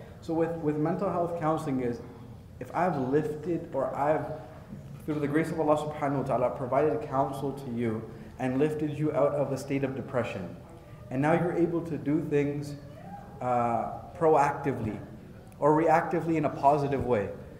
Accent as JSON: {"language": "English", "country": "Canada", "tie": "born or raised there", "said": "A lot of us growing up in Canada, we have this dual personality disorder, right? Like, I am Muslim in my community"}